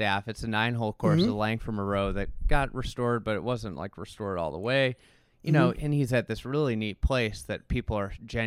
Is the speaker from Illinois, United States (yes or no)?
yes; Chicago, Illinois, United States; We're from Chicago.